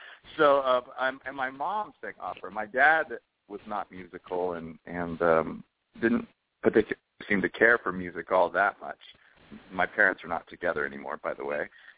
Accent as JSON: {"language": "English", "town": "Layton", "region": "Utah", "country": "United States", "tie": "born or raised there", "also_born_or_lived": "Ogden", "said": "Well, I was born in Ogden, Utah, and I grew up in northern Utah in a town called Layton"}